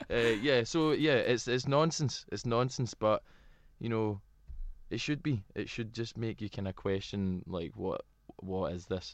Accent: Glasgow, Scotland, United Kingdom; accent: Glasgow; already singing my accent, I'm from Glasgow

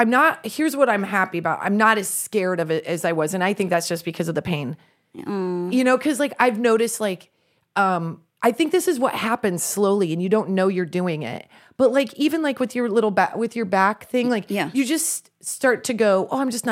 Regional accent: Midwest, United States; Because we grew up in the Midwest.

